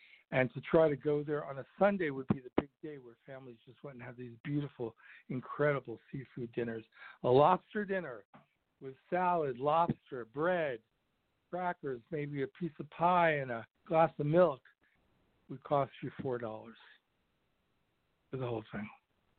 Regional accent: Brooklyn, New York, United States; moved away; I'm originally from Brooklyn and moved out west in the early 70s.

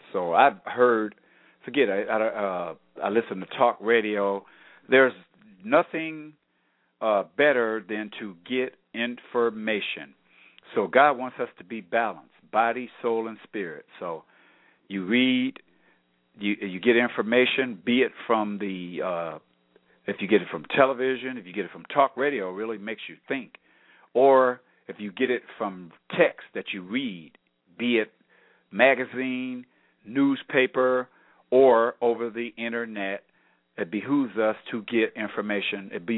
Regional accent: Detroit, Michigan, United States; because I am from the Metro Detroit area, and you go to Canada

